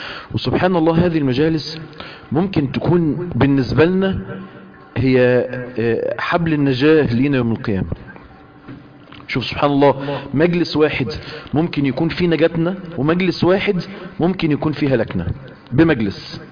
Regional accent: Mansoura, Dakahlia, Egypt; انا من المنصورة

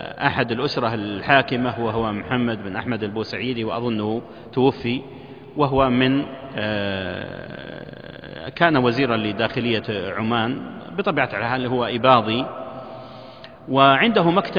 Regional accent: Najd, Saudi Arabia; في إحدى المكتبات عندنا في نجد

